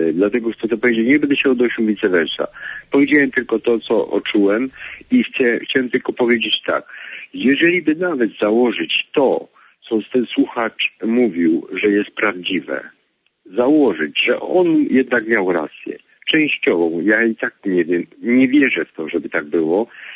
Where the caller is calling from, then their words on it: Silesian Voivodeship, Poland; Ja z Śląska.